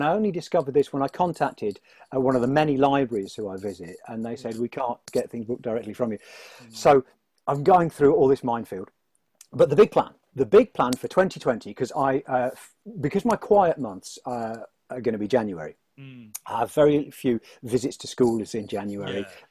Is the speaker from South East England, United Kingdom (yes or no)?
no; Leicester, East Midlands, United Kingdom; also born or lived in Scotland; And I grew up in Leicester in the 1970s. Mm. I'm originally from Scotland, but then I was in Leicester in the 1970s.